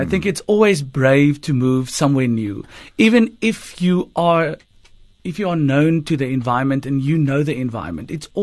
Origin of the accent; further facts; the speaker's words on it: Kempton Park, Gauteng, South Africa; born there; No, I was born in Kempton Park in Johannesburg, okay. And then I moved there when I went to university.